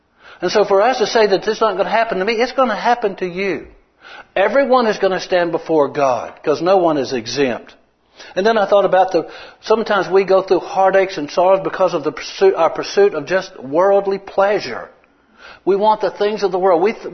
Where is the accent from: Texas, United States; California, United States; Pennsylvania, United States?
Texas, United States; Odessa; I was born and raised in Odessa. Lived on the south side, 1109 Wilson.